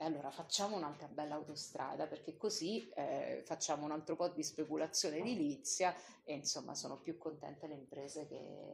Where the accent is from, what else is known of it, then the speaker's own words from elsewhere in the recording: Rome, Lazio, Italy; now in Bergamo, Italy; Io vengo da Roma, no? Quindi quando mi dissero che mi trasferivano a Bergamo, mi preso un colpo